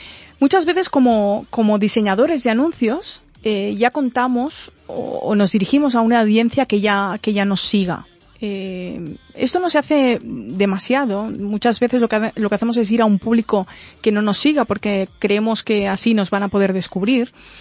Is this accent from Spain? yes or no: yes; Spain; now in United States; ha determinado que soy de España y que estoy fuera